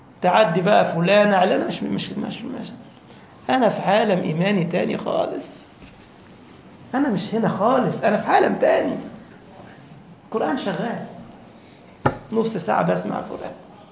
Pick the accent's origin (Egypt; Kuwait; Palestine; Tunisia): Egypt; أنا كنت أعلم طالب كان عندنا في مصر